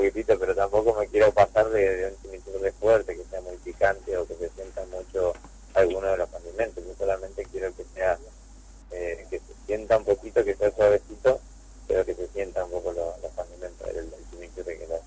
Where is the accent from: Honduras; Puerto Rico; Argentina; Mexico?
Argentina; Ituzaingó, Corrientes; Yo soy de Ituzaingó, Corrientes, y vengo de la isla Pipé Grande.